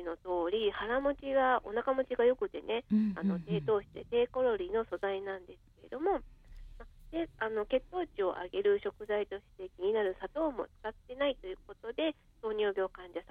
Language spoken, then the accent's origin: Japanese; Kyoto, Japan; ちょっと地元京都の話題なんですけども